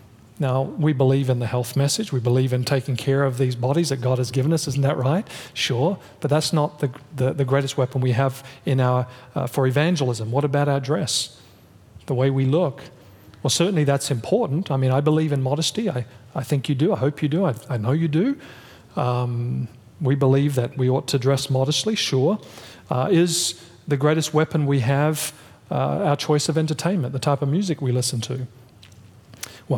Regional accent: Australia; Of course, you know, I'm from Australia. I've spent a little bit of time in Brazil and Canada.

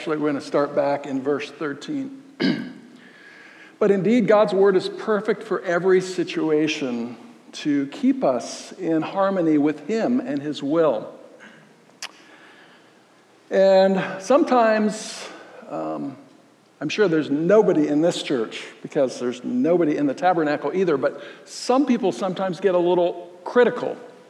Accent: Florida, United States; I grew up in Florida, in southern Florida, we always got into trouble, and we said it because there was nothing to do.

